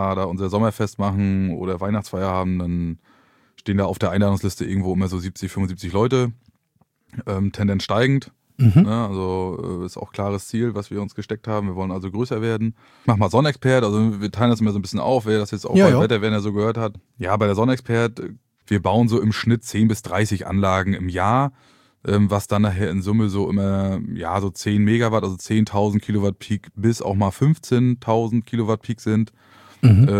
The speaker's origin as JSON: {"language": "German", "town": "Kückenshagen", "region": "Mecklenburg-Vorpommern", "country": "Germany", "lives_now": "Ribnitz-Damgarten, Germany", "said": "ich komme aus Kückenshagen, ist ein kleines Dorf bei Ribnitz-Damgarten, in einer schönen Bernsteinstadt"}